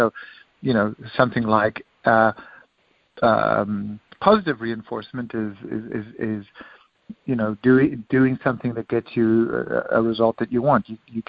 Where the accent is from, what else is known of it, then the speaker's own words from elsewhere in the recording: South Africa; when I grew up in South Africa at a Catholic boys' school